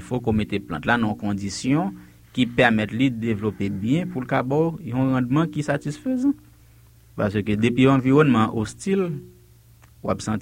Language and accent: French; Haiti; En tant que haïtien, je n'ai pas un point de vue.